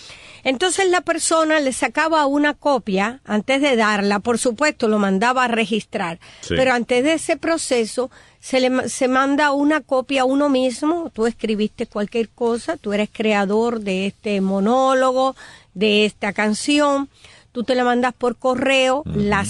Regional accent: Cuba; moved away; Yo me fui muy joven de Cuba, no recuerdo mucho

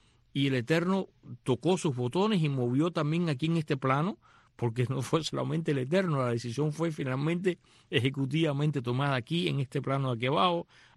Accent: Bauta, Artemisa, Cuba; Hace años un muchacho de mi pueblo, de Bauta, tiene uno

